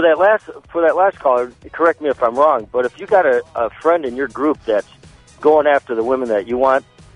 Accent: Cleveland, Ohio, United States; I'm from Cleveland, Ohio, man. It's cold up here.

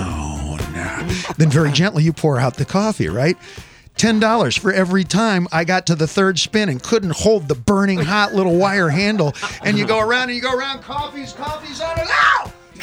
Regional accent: Indiana, United States; born there; I was born in the part of Indiana where it's not unusual.

